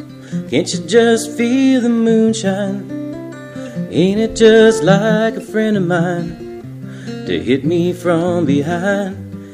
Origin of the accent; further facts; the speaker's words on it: Kitchener, Ontario, Canada; I'm a city guy. I'm originally right from Kitchener here. I grew up on Borden Avenue, right, if you can remember where the old Canadian Tire was on Borden and King. I used to live right near there.